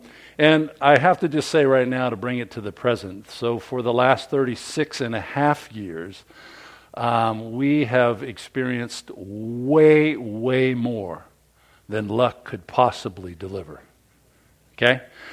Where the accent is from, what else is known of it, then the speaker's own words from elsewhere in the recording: Portland, Oregon, United States; now in Southern California, United States; She came all the way west from the East Coast in Maryland and Virginia area, and I came from Portland to Southern Cal.